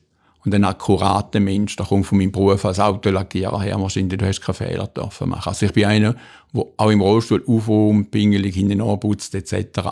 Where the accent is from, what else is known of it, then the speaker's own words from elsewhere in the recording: Stein am Rhein, Schaffhausen, Switzerland; Ich bin am Wasser aufgewachsen. Wer nicht, das nicht ist, der weiss nicht, was das bedeutet für ein Kind. Wir haben in Stein am Rhein gewohnt, wunderschönes Städtchen.